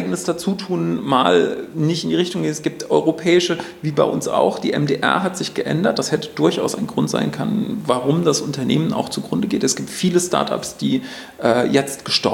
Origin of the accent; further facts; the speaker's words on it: Mecklenburg-Vorpommern, Germany; wir sind hier in Mecklenburg-Vorpommern groß geworden.